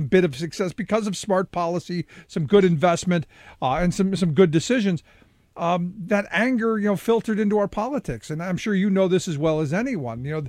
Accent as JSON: {"language": "English", "town": "Cleveland", "region": "Ohio", "country": "United States", "tie": "born or raised there", "said": "Look, I grew up in Cleveland, and the same mm-hmm. could have been said about Cleveland"}